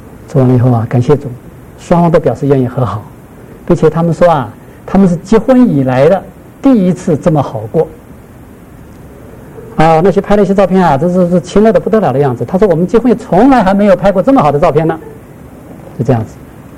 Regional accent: Shanghai, China; accent: Shanghainese; 我们上海话叫做不识相，就是不大识相

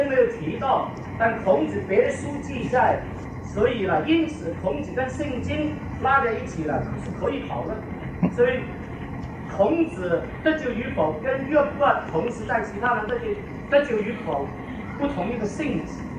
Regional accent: China; 我们是中国人，我们信了耶稣

